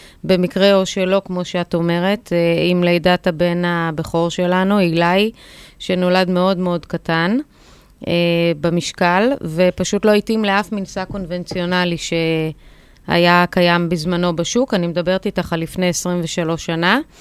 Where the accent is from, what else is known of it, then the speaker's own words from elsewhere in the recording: Iran; בכל זאת אני פרסייה.